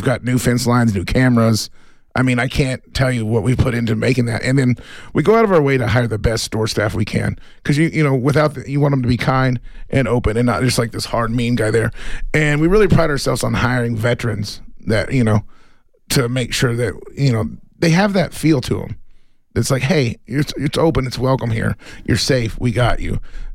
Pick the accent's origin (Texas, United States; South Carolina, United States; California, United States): Texas, United States; Growing up in Texas, you know, I lived in honky tonks.